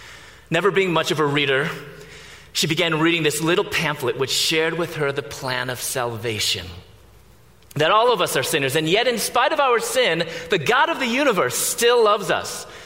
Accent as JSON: {"language": "English", "town": "Chicago", "region": "Illinois", "country": "United States", "tie": "born or raised there", "said": "I was born and raised in Chicago."}